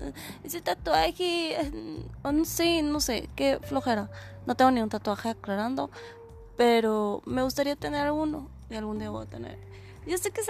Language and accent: Spanish; Hermosillo, Sonora, Mexico; now in United States; Yo vengo de Sonora, Hermosillo, y no sé si algunos tengan la misma cultura, me imagino que algunos sí, no todos, pero ahorita estoy viviendo aquí en Estados Unidos.